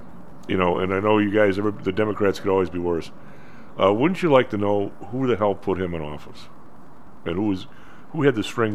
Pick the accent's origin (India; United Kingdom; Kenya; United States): United States; Chicago, Illinois; I mean, Jan, we're from the South Side. You know, the alderman gets Uncle Joe a job.